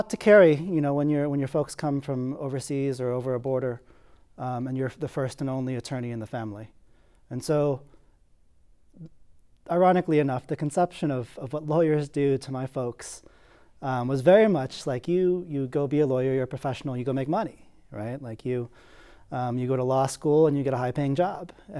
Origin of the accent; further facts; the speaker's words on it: California, United States; So I grew up in the Bay Area, California, to an immigrant mother and a father who's a high school graduate from East L.A.